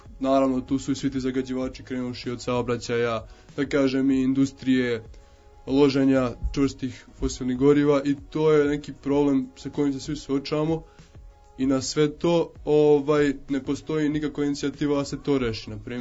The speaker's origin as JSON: {"language": "Serbian", "town": "Užice", "region": "Zlatibor District", "country": "Serbia", "said": "ja sam konkretno iz Užica"}